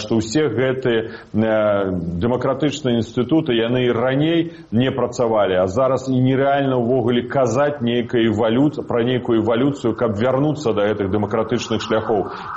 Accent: Belarus; Не мы пришли сами, белорусы, до гэтага стану.

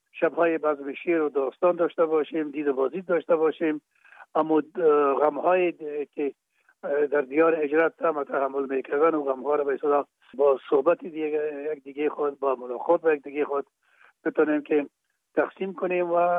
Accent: Kabul, Afghanistan; در کابل، شهید کابل به دنیا آمدیم. اصل ما زرکخانه کابل است و خود ما تون پدر ما باز از زرکخانه به شهید انتقال شدن. اونجا در شهید کابل به دنیا آمدیم و اونجا مکتب خواندیم

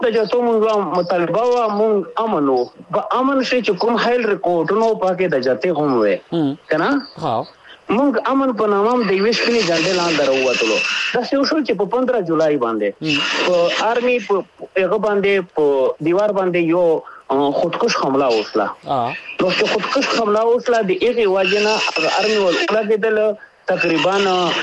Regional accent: Pakistan; مونږ د پاکستان یو پاکستان دې زمونږ دې

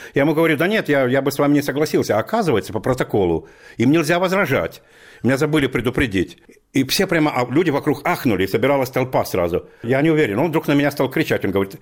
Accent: Ukraine; born there; Я всем говорю, что я родился на Украине.

